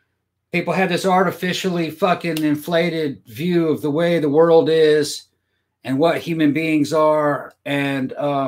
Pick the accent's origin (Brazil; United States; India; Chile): Brazil; My friends that stayed there, most of the kids I grew up with in Brazil, they're here now.